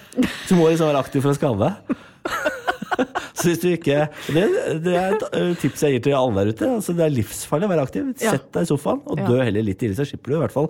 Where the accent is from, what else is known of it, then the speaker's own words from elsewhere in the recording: Moss, Østfold, Norway; Jeg er fra Moss, ok.